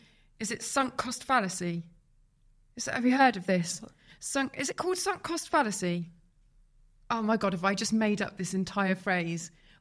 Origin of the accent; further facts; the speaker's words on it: Redditch, West Midlands, United Kingdom; I'm from Redditch. I had been working in McDonald's until about, you know, a few years before that. Drive a Metro GTI. Have no clue, didn't grow up with any money.